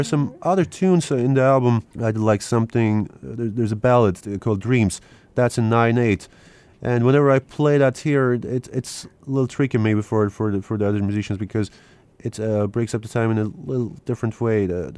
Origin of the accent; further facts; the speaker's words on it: Ankara, Turkey; I spent a lot of time in Istanbul, but I'm originally from Ankara.